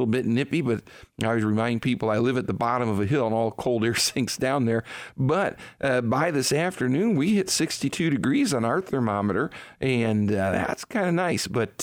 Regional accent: Ohio, United States; also born or lived in Samoa; I was born and raised here in Northeast Ohio

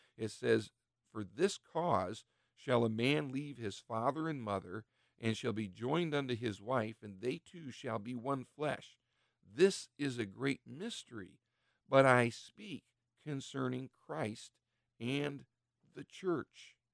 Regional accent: Ohio, United States; one of the reasons I'm a little doubtful here in my home state of Ohio is just up to the north, Cleveland.

